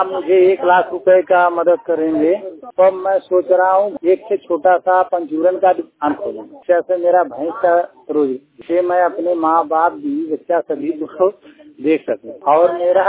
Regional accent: Biyav, Uttar Pradesh, India; मैं बियाव का रहने वाला हूँ, जमुआ बाजार जिला मिर्जापुर मझुआ ब्लॉक।

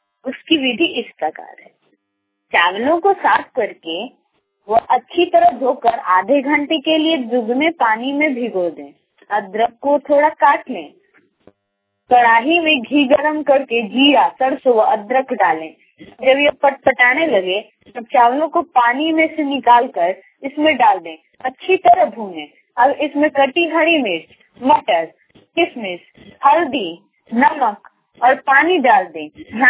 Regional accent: Chapra, Bihar, India; मैं छपरा नगर का निवासी हूँ।

